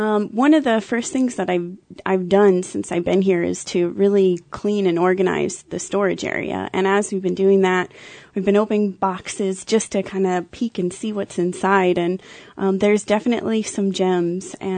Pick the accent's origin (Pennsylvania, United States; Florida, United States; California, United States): Florida, United States; Daytona Beach; I did my first internship back at my hometown museum, the Daytona Beach Museum of Arts and Sciences.